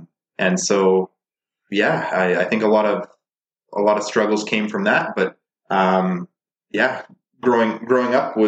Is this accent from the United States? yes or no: no; Winnipeg, Manitoba, Canada; Yeah, I'm from Winnipeg, Manitoba. I'm representing.